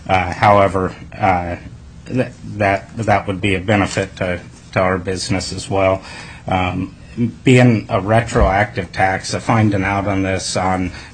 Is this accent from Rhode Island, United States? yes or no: no; Kenai, Alaska, United States; I'm from Kenai, Alaska. I'm a fourth-generation Alaskan, four generations of Alaska business as well.